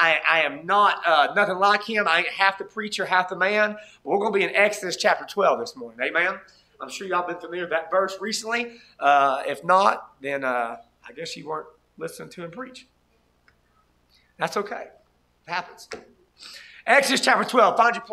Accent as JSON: {"language": "English", "region": "Tennessee", "country": "United States", "said": "But we're from East Tennessee, and we're missionaries in Nigeria."}